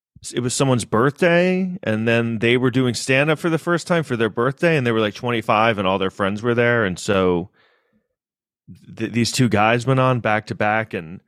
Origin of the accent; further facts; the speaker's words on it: Manhattan, New York, United States; I'm white trash. I live in an apartment in Manhattan. I grew up in Manhattan.